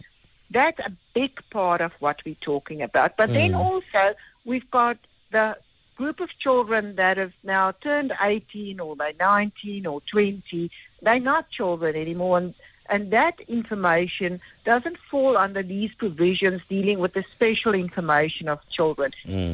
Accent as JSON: {"language": "English", "country": "South Africa", "said": "Because we're so fortunate as a South African society, where each one of us have got a right to privacy."}